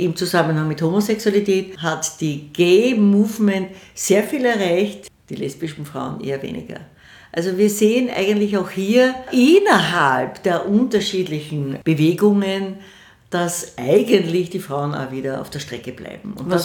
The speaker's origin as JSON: {"language": "German", "region": "Vienna", "country": "Austria", "said": "Ich bin eine stolze Wienerin"}